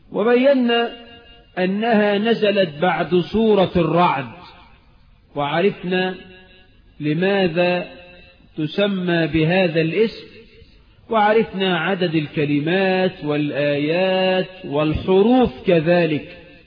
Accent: Egypt; اللهم اجعل بلدنا مصر آمنة مطمئنة

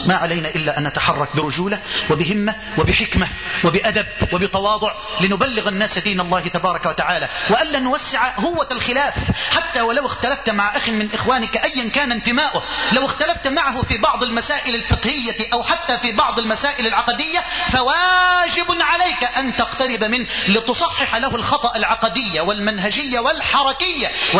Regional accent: Egypt; بلدنا مصر

